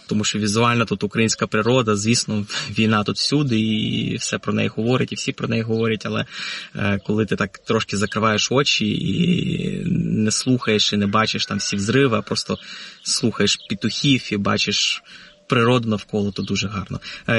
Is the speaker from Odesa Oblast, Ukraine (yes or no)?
yes; Odesa, Odesa Oblast, Ukraine; first language Russian; Ukrainian is a second language; moved away as an adult; от я з дитинства виховувався в Одесі, я був російськомовним одеситом, таким типовим російськомовним одеситом